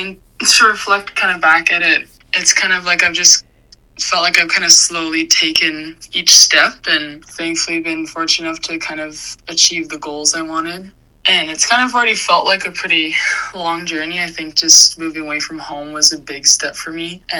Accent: Inuvik, Northwest Territories, Canada; now in Nunavut, Canada; I'm from Inuit Northeast Territories, and I'm in Nunavut.

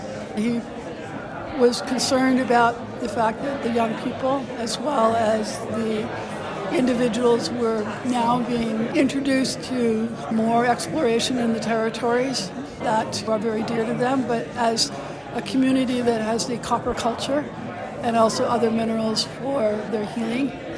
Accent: Canada; I'm a Canadian woman

